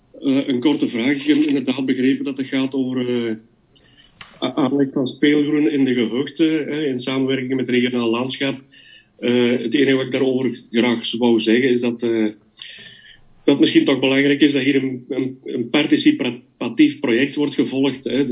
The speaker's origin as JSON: {"language": "Dutch", "town": "Gompel", "region": "Antwerp", "country": "Belgium", "said": "maar ik ben ook afkomstig van Gompel."}